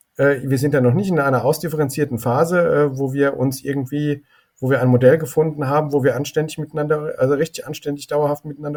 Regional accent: Germany; Ich bin sehr gerne in Deutschland groß geworden, in einer freiheitlichen Demokratie

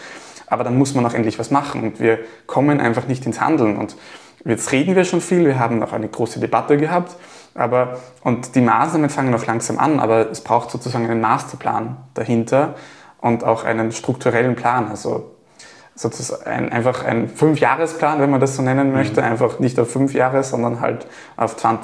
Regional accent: Gallneukirchen, Upper Austria, Austria; Also ich komme aus Gallnerkirchen, die Mühlkreisautobahn, die A7.

